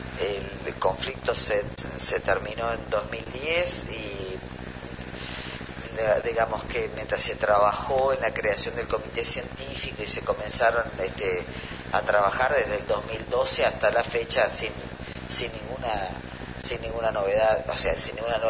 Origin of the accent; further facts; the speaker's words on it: Paysandú, Uruguay; Sí, oriunda de Paysandú.